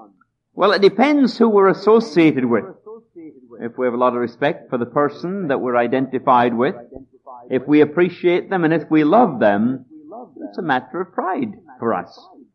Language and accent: English; Scotland, United Kingdom; when I grew up in Scotland, I had no identity in many, many situations.